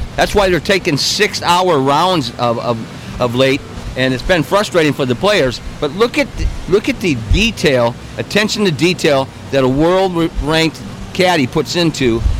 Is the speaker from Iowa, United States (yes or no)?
yes; Iowa, United States; Gene Elliott's from Bettendorf, Iowa, God's country, my home state.